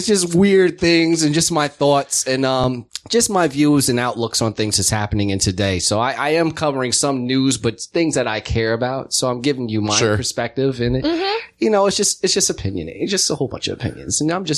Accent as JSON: {"language": "English", "town": "Montclair", "region": "New Jersey", "country": "United States", "tie": "born or raised there", "said": "I am from Montclair, New Jersey, born and raised."}